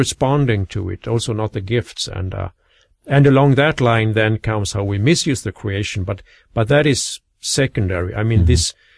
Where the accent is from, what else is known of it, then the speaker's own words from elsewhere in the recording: Sweden; English is a second language; So I'm from Sweden